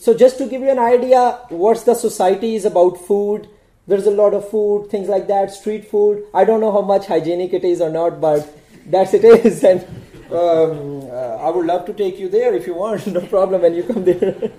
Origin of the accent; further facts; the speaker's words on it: Pakistan; first language Punjabi; my language is Urdu. That's my national language. My official language is English. My native language is Punjabi.